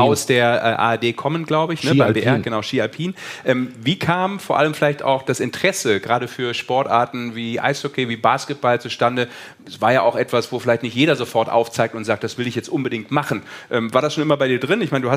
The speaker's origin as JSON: {"language": "German", "town": "Düsseldorf", "region": "North Rhine-Westphalia", "country": "Germany", "said": "Ja, als Düsseldorfer"}